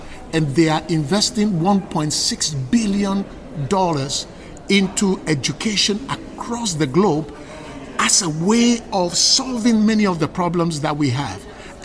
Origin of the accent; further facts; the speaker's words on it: Ghana; And for me, as a Ghanaian, as a Pan-Africanist, and looking at the age of Africa, the population, the majority are youth